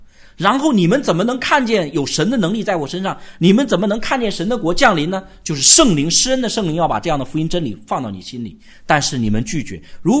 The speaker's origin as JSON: {"language": "Chinese", "country": "China", "said": "我们中国人这方面，因为原来这个人际关系太冷淡，所以对祝福人特别不习惯"}